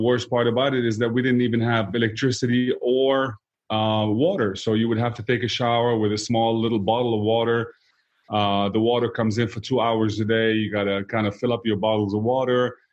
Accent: Greece; also born or lived in Lebanon; now in United States; we left Lebanon at an early age when the civil war broke out. And yep. My family moved to Greece. And that's where, you know, that's where I grew up. I was in Greece, and then from Greece, we came to the U.S.

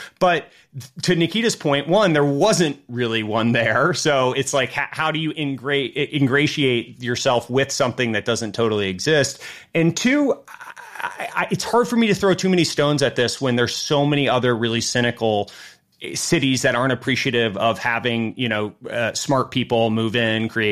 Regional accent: New York, United States; I am still a New Yorker, like, and that's where I really consider home for me.

